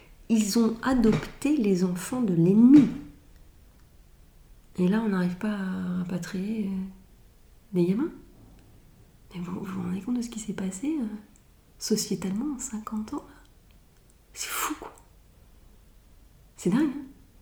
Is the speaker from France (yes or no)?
yes; Grand Est, France; Moi, vous savez, c'est personnel, mais je viens de Lorraine.